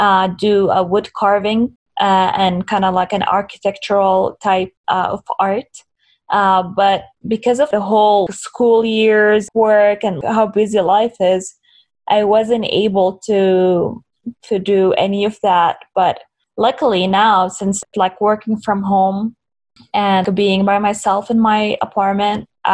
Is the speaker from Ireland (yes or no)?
no; Eastern Province, Saudi Arabia; English is a second language; moved away as an adult; also born or lived in Texas, United States / Washington, D.C., United States; now in Draper, United States; I'm from Saudi Arabia, from the East Province in Saudi Arabia. And I moved to the United States in 2011. And I lived in different states. I lived in Texas for a while, and then I moved to Washington, D.C. And now I live in Draper, Utah.